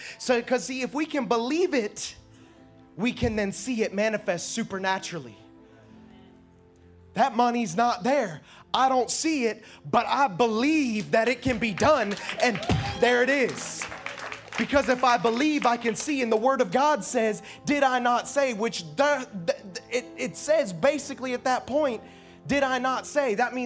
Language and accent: English; Okeechobee, Florida, United States; I come from Okeechobee, where we do, you know, redneck things, and we hunt things, and we, you know, it's just part of how I grew up, right?